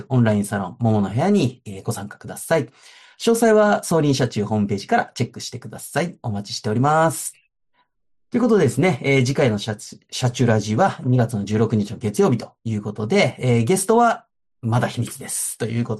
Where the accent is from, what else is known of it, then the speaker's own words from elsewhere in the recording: Ehime, Japan; 私も愛媛県出身ですので